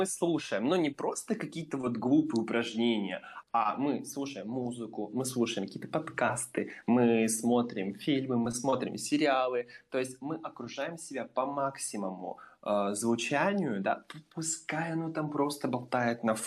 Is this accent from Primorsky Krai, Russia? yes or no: yes; Primorsky Krai, Russia; Ну, блин, у нас там Китай просто час на машине, и все, вот тебе Китай. Я все детство ездил в Суйфунхэ